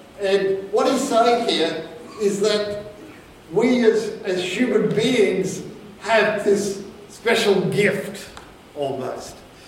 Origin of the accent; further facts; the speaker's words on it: Queensland, Australia; When I was a kid, growing up in Queensland